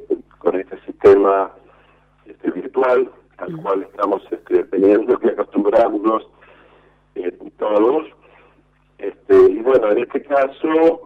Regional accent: Uruguay; yo estoy acá en Uruguay, yo soy uruguayo.

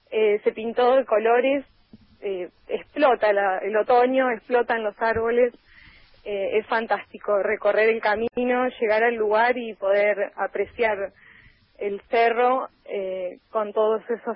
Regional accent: Bariloche, Río Negro, Argentina; Nosotros somos de Bariloche, mi familia es de Bariloche. Yo nací en Bariloche hace 29 años

